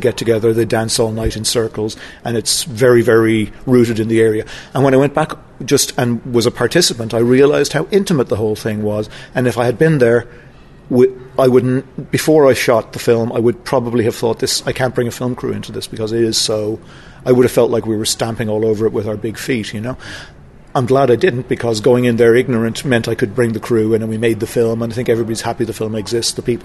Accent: Ireland; but being Irish, I'm used to that.

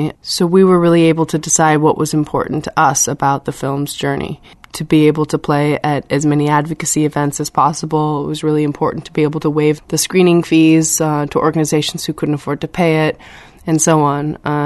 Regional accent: United States; I'm from the United States

